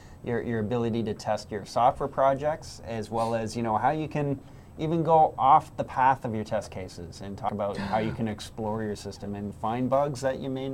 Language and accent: English; Canada; We're Canadian.